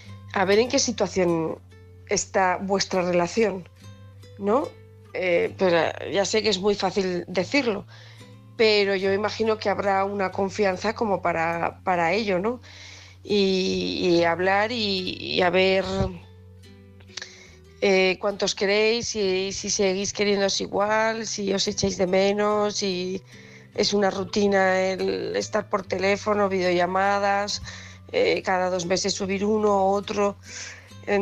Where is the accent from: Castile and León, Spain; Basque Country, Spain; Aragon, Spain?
Aragon, Spain; Huesca; de Huesca.